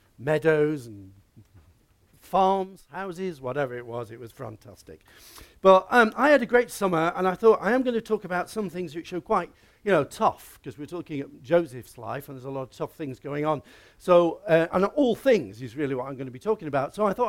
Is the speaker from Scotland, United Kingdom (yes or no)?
no; Yorkshire and the Humber, United Kingdom; I'm a Yorkshireman.